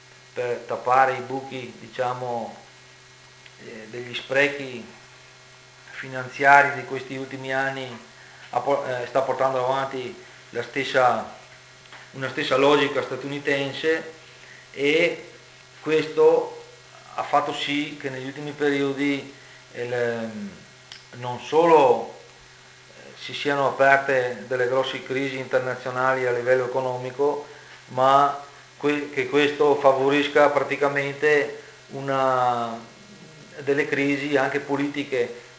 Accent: Veneto, Italy; Ecco, dunque, per noi come veneti, questo momento di crisi, questo momento che potrebbe essere da un certo punto di vista oscuro, potrebbe aprire delle nuove vie

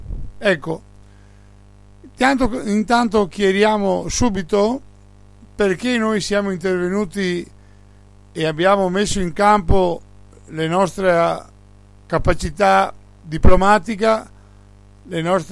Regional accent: Veneto, Italy; noi non siamo mai, come veneti, non siamo mai entrati legalmente in Italia.

